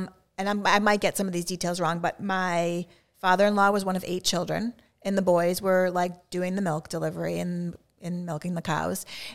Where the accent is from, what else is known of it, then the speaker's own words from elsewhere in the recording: Framingham, Massachusetts, United States; So, so when we first met, I'm from Framingham, right?